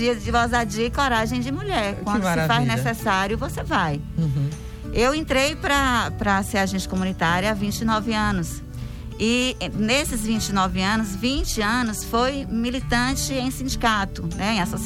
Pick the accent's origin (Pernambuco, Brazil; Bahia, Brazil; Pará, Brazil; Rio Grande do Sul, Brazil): Bahia, Brazil; Guanambi; sou natural de Guanambi, bacana. Aqui, meus pais aqui, toda a minha família é daqui.